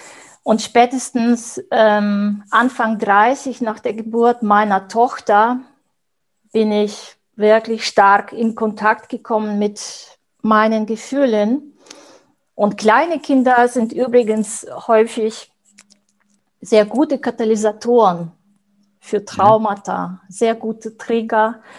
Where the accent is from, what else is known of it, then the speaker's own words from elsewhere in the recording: Belarus; Ich bin in Weißrussland aufgewachsen und wenn ich an meine Kindheit zurückdenke, sehe ich eine graue Farbe, Armut.